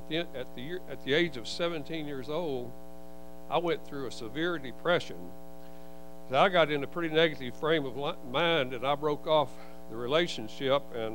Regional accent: Conway, United States; And I could have married her, but I was from Conway. And I fell in love with Dallas, you know, a big city like Dallas. At the time, Conway was like 10,000 people.

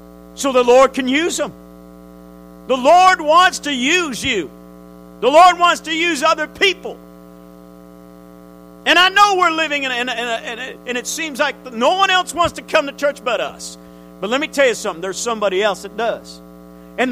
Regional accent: Connecticut, United States; And that's a sad thing that happened in my home state of Connecticut.

